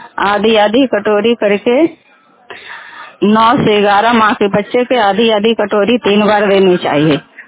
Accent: Basti Bigha, Bihar, India; मैं बस्ती बीघा के रहने वाली हूँ। नारदीगंज प्रखंड है, जिला नवादा है, जिला नवादा का निवासी हूँ।

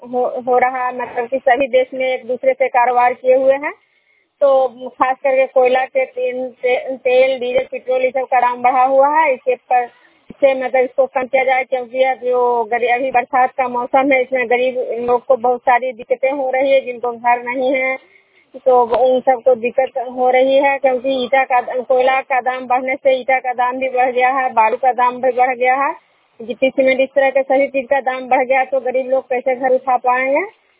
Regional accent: Bishnupur, Bihar, India; मैं बिष्णुपुर ग्राम पंचायत नालंदा जिला नगर प्रखंड के निवासी हूँ।

